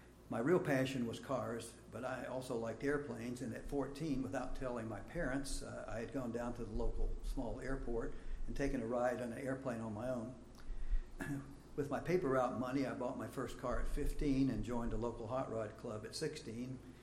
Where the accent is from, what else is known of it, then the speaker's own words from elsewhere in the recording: St. Petersburg, Florida, United States; born there; But I was born in St. Petersburg, Florida, in the middle of January 1941 on a sunny Friday afternoon.